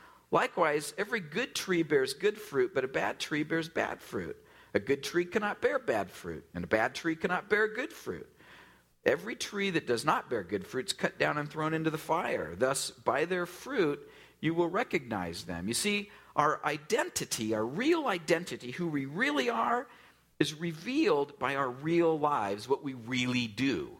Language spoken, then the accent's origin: English; California, United States; They're like, "Oh, they're from California." And I thought, "Oh, sweet. So am I." Origina